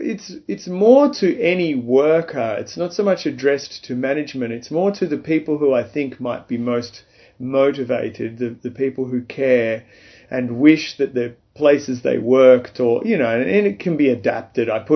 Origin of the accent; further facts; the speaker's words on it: Port Adelaide, South Australia, Australia; I grew up in Port Adelaide in South Australia, and we always lived near a beach.